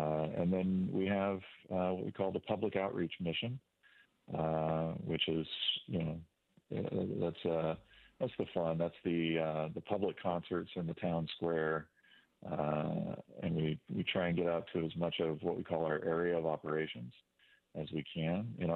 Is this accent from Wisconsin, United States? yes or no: no; Seattle, Washington, United States; Yeah, I grew up in Seattle. My dad, when he left the Air Force following Vietnam, got a job working at Boeing, and we moved there in 1977.